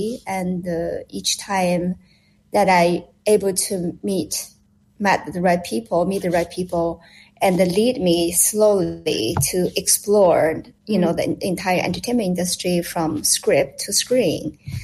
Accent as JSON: {"language": "English", "country": "Hong Kong", "tie": "born or raised there", "said": "but I grew up in Hong Kong, so a little bit different than mainland China."}